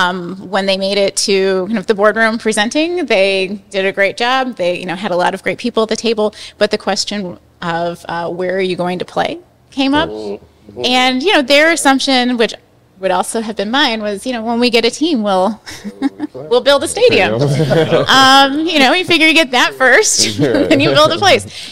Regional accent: Cleveland, Ohio, United States; I grew up in Cleveland. I grew up playing soccer in a Croatian family.

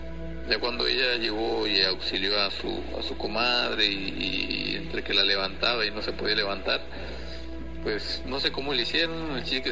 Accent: Tuxtla Gutiérrez, Chiapas, Mexico; Yo soy de Tuxtla Gutiérrez, del estado de Chiapas.

